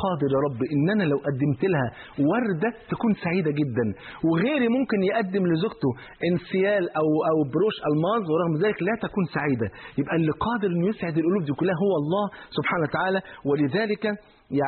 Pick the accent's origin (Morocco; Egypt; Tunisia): Egypt; المشهور عندنا في مصر